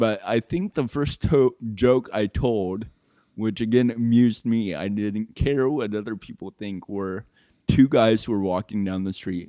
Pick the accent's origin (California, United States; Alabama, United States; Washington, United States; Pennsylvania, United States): Washington, United States; Oak Harbor; I grew up on Whidbey Island, Oak Harbor. I moved there when I was 9, so that's where I consider I grew up.